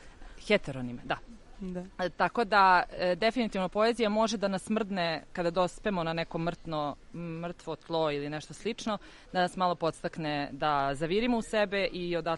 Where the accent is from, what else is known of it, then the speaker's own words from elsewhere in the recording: Belgrade, Serbia; 92. iz Beograda.